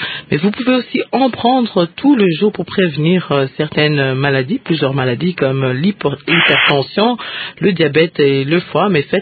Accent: DR Congo; l'une des épices très consommées dans le monde entier et même ici chez nous en RDC

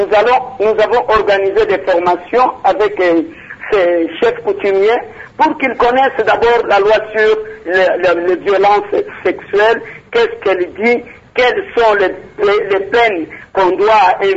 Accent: Maniema, DR Congo; chez nous au Maniema

